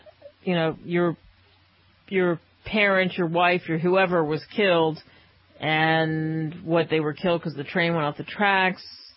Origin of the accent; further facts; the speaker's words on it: Philadelphia, Pennsylvania, United States; I mentioned that story where I was a reporter in Nebraska, and because I grew up in Philadelphia